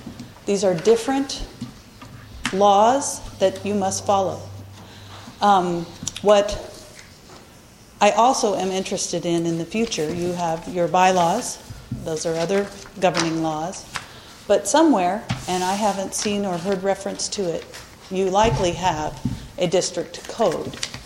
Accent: Los Osos, California, United States; Good evening … I am from Los Osos.

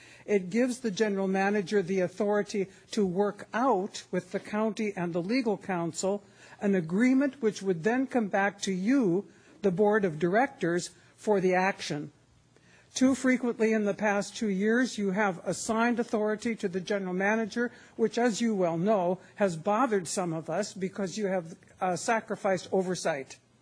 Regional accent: Cambria, California, United States; from Cambria

